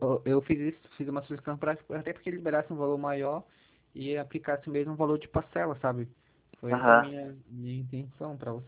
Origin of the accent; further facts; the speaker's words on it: Pará, Brazil; Lá eu sou do Pará, né?